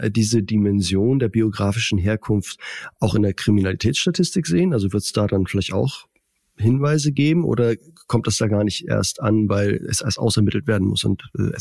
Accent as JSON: {"language": "German", "region": "Schleswig-Holstein", "country": "Germany", "said": "Also könnte man bei mir jetzt rausfinden, ich komme irgendwie aus Schleswig-Holstein"}